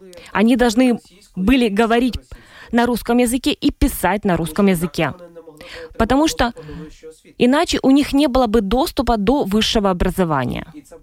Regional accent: Kyiv, Ukraine; предки всю жизнь были русскоязычными. Потому что, например, город Киев, который является моим родным городом, в нем использовалось очень много языков.

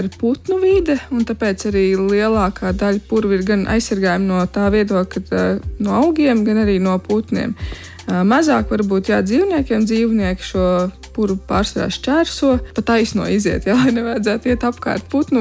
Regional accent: Limbaži Municipality, Latvia; Es pati esmu no Limbažu novada, un mums ir 43 purvi

